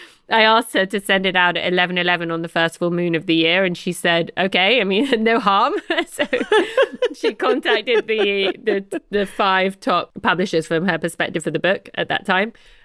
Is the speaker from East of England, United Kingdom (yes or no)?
no; London, United Kingdom; I said, me too, but where in London? Muswell Hill. Me too. What street did you grow up on? And we grew up on the same street. She grew up on the bottom and I grew up on the top.